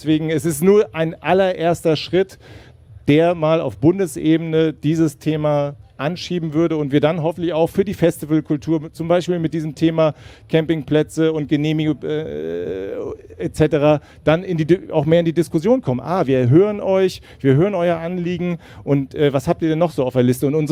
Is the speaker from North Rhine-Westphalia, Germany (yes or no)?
no; Lüneburg, Lower Saxony, Germany; aber ich komme aus Lüneburg mal ursprünglich